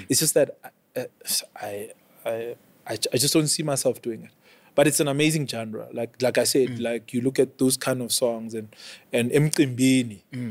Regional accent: Free State, South Africa; And how we grew up in the Free State, we used to run, right?

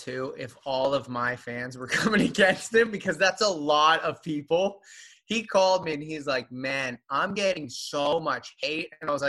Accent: Florida, United States; now in Los Angeles, United States; I'm from Florida, but I live in LA now.

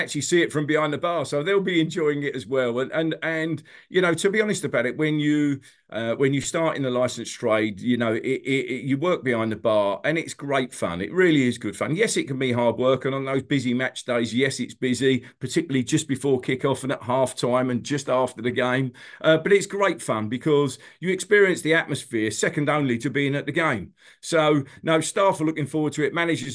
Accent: England, United Kingdom; I think being an Englishman, it's we always live in hope

